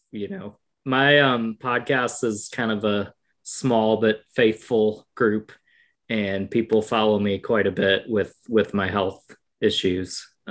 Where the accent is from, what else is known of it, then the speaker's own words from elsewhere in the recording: Wisconsin, United States; I grew up in Wisconsin. I understand the cold and I like it.